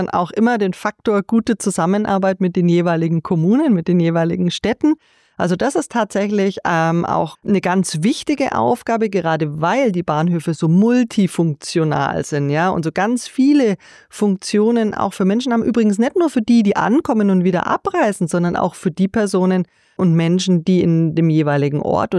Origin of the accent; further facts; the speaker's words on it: Nuremberg, Bavaria, Germany; In Nürnberg, das ist ja meine Heimatstadt